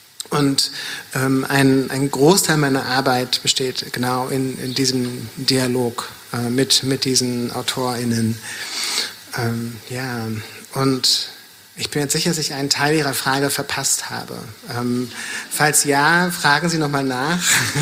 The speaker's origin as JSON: {"language": "German", "region": "Mecklenburg-Vorpommern", "country": "Germany", "tie": "born or raised there", "said": "meine Kindheit in Mecklenburg-Vorpommern gibt, und die von sehr viel Homophobie und Gewalt geprägt war"}